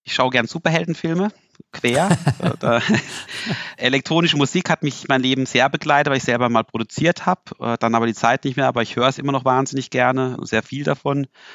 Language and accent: German; Freiburg, Baden-Württemberg, Germany; Aus Freiburg, da wo der SC rockt, der Sportclub, da ist man natürlich immer stolz als Freiburger